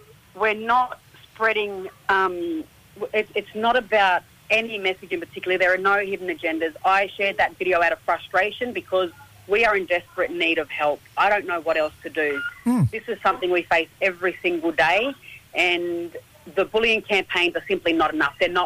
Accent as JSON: {"language": "English", "town": "Sydney", "region": "New South Wales", "country": "Australia", "tie": "born or raised there", "lives_now": "Brisbane, Australia", "said": "Well, I'm born and raised in Redfern, represent South Sydney."}